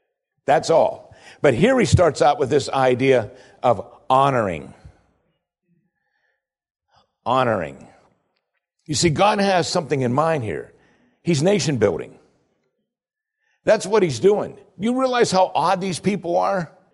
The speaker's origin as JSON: {"language": "English", "country": "United States", "tie": "born or raised there", "said": "Because we grew up in America."}